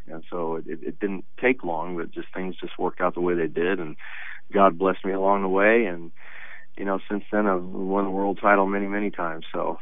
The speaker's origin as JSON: {"language": "English", "region": "California", "country": "United States", "said": "He was from Georgia, I was from California"}